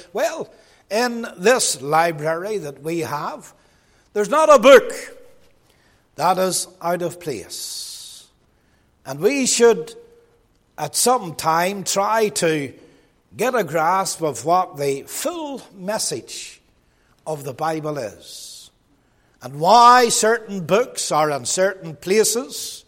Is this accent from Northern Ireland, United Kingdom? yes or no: yes; Belfast, Northern Ireland, United Kingdom; I was born and brought up in the Shankill Road area in Belfast. I've been out of Belfast for a long time now, but part of my time in Belfast, I moved from the Shankill Road area to East Belfast.